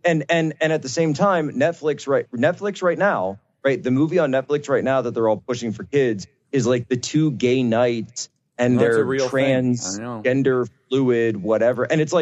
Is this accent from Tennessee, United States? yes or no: no; Philadelphia, Pennsylvania, United States; when I was growing up in the Philadelphia area, you could go right down to the corner and you'd see all your friends there.